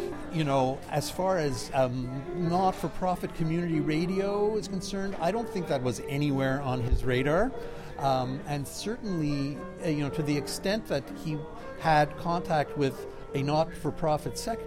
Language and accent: English; Montreal, Quebec, Canada; growing up in Montreal